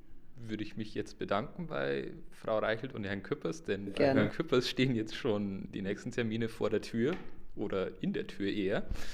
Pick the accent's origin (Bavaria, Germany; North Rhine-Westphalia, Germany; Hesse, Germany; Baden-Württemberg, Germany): Bavaria, Germany; Ich komme aus Niederbayern, aus tiefländlichen Raum, aus der Hallertau, also da, wo wahrscheinlich der ganze Hopfen für München herkommt.